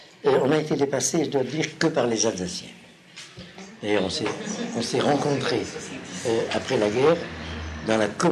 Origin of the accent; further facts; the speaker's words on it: Algeria; Je me rappelle mon enfance en Algérie, là c'est encore plus significatif, parce que nous étions une communauté qui sortait de la ville arabe.